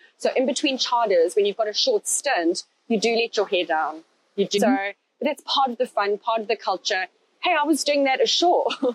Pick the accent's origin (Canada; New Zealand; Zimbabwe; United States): Zimbabwe; moved away as an adult; now in London, United Kingdom; even though I'm this girl from Rhodesia, from Africa, landing my job in London